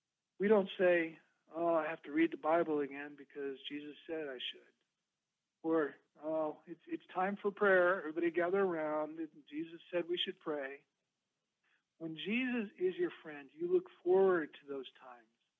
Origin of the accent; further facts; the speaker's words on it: Texas, United States; You know, I grew up in Texas, and there is a difference between three idioms there.